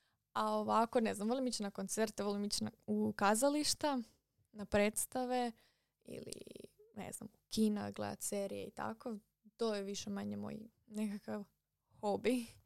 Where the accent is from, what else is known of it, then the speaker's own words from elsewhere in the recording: Zaprešić, Zagreb County, Croatia; mi smo iz Zaprešića